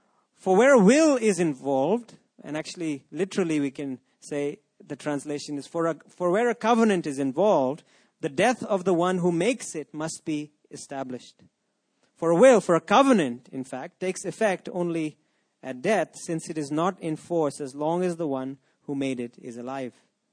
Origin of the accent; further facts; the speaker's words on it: Pune, Maharashtra, India; Growing up in Pune, it is the husband's job to go and get the meat, right?